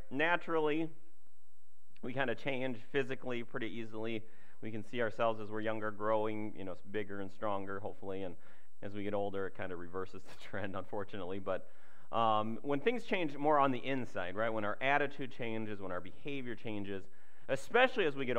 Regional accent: Minnesota, United States; I was back in Minnesota, back in my hometown

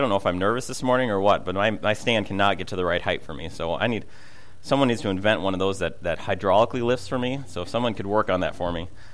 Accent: Minnesota, United States; I'm from Minnesota. And so I've had a hard time watching football games this year, just throwing that out there.

